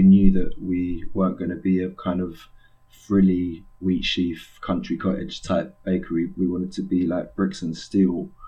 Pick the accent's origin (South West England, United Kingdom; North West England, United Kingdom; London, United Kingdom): London, United Kingdom; I grew up sort of on the border of Hackney and Islington, and then I went to college in Tufnell Park in North London.